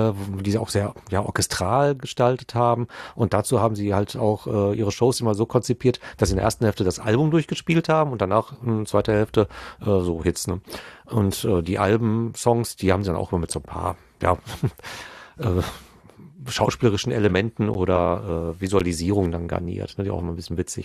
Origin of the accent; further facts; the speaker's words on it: North Rhine-Westphalia, Germany; wir kommen aus dem Pott